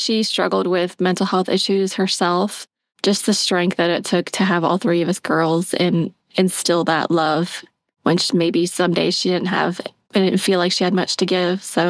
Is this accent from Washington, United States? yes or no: no; South Carolina, United States; also born or lived in Wisconsin / Scotland / Oklahoma / Texas; So we traveled a lot growing up, but mostly South Carolina. I was born in Wisconsin. We lived in Scotland when I was a kid.